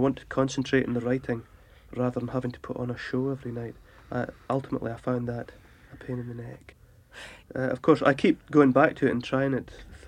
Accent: Scotland, United Kingdom; When I was growing up in Scotland, you know, country music was the big thing where I was living, in the rural parts

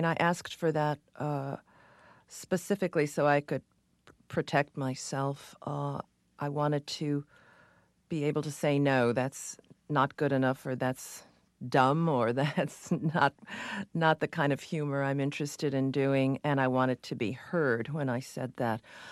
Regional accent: Cheektowaga, New York, United States; moved away as an adult; now in New York City, United States; I'm actually from Cheektowaga, New York, which is a suburb of Buffalo, and I came to New York in 1970.

